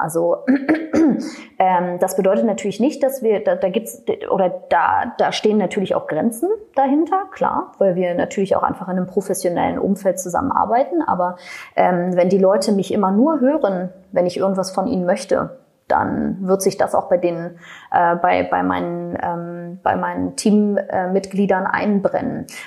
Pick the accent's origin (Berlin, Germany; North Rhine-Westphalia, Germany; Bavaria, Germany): Berlin, Germany; Ich komme aus Berlin, das rutscht dann so raus.